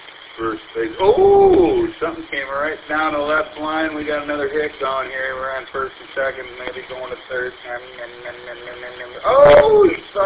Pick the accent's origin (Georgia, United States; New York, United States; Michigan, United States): Michigan, United States; Detroit; if the Tigers are jamming, you know, I got to root for them, man. They're from my hometown.